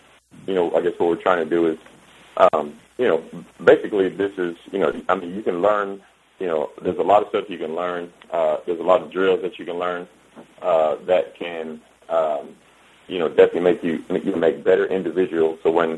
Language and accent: English; San Antonio, Texas, United States; I grew up in San Antonio, Texas, and you know, obviously the closest teams then were the Cowboys and the Oilers